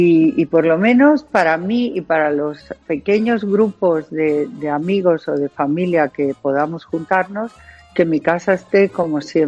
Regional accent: San Sebastián, Basque Country, Spain; Y yo que soy de San Sebastián, que he vivido allí, y bueno.

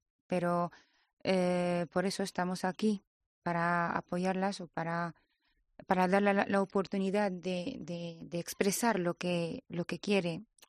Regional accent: Tangier, Tanger-Tetouan-Al Hoceima, Morocco; Spanish is a second language; De Tánger, sí.

